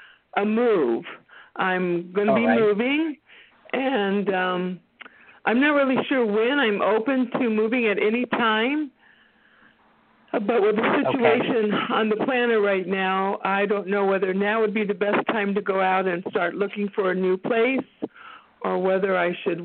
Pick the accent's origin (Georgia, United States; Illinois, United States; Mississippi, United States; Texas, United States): Texas, United States; I'm from Texas.